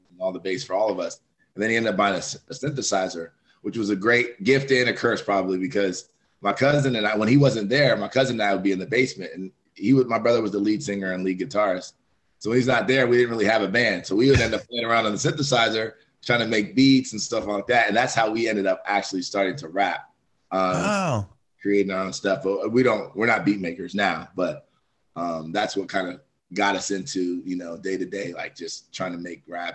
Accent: Columbus, Ohio, United States; Yeah, I was actually born and raised in Columbus, Ohio.

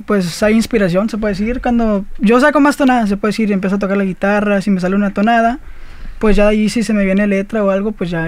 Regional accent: Chicago, Illinois, United States; Yo soy de Chicago, nacido y criado en Chicago. Mis papás son de Durango. De Durango, Santiago Papasquiaro.

